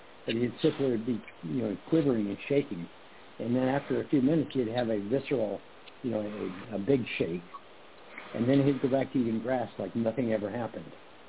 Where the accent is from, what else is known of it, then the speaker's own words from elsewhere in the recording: Montana, United States; I was raised in Montana, and I grew up as a cowboy, outdoor cowboy type.